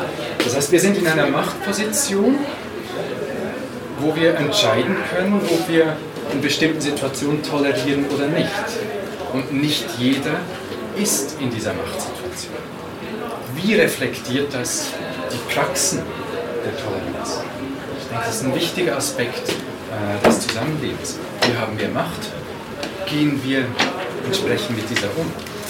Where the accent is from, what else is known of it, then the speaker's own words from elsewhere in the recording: Aargau, Switzerland; in dem kleinen Dorf, wo ich aufgewachsen bin. Das war im Kanton Aargau. Ein ganz kleines Dorf, 700 Leute. Aber spannend, weil das eine Tal, das war katholisch, das andere war protestantisch, dann wieder katholisch, wieder protestantisch.